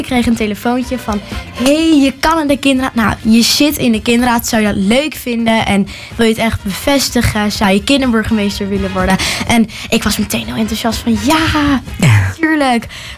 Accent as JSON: {"language": "Dutch", "town": "Amsterdam", "region": "North Holland", "country": "Netherlands", "tie": "born there", "said": "Ik ben 11 jaar. Ik ben geboren in Amsterdam."}